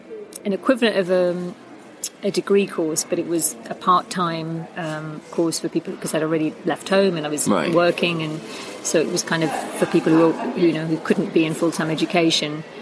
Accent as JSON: {"language": "English", "region": "London", "country": "United Kingdom", "tie": "born or raised there", "said": "But they were in Italy, and I grew up in London."}